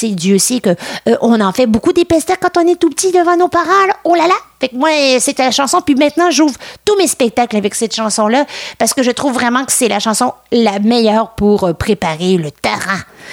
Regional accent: Sainte-Félicité, Quebec, Canada; je suis née en Gaspésie et j'ai été élevée là-bas, donc ça, c'était vraiment trop chouette.

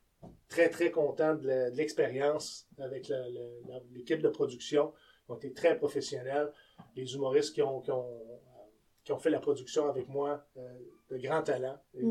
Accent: Quebec City, Quebec, Canada; now in Ottawa, Canada; je suis un homme qui vit à Ottawa, mais j'ai grandi à Québec, comme … j'ai grossi à Limoilou.

